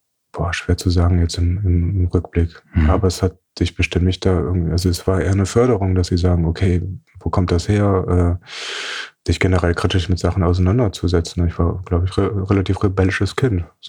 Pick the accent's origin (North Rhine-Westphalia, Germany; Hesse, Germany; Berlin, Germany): North Rhine-Westphalia, Germany; Eschweiler; Ursprünglich aus so einer ganz kleinen Stadt. Ist eine Stadt, kein Dorf. Eine kleine Stadt zwischen Aachen und Köln, Eschweiler.